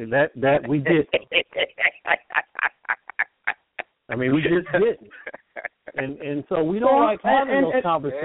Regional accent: Ohio, United States; where I grew up in Central Ohio

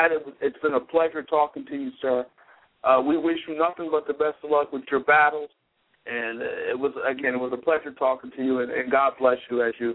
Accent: Philadelphia, Pennsylvania, United States; being that I'm from the Philadelphia area, and Pat is also from the Philadelphia area himself

